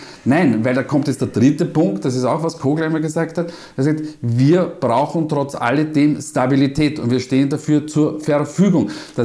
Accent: Vienna, Austria; accent: Viennese; Entschuldigung, dass ich jetzt wieder kurz in meinen Wiener Dialekt verfalle

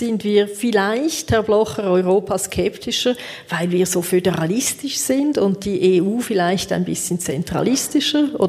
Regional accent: Switzerland; Die Frage ist, weshalb sind wir Schweizer europaskeptischer?

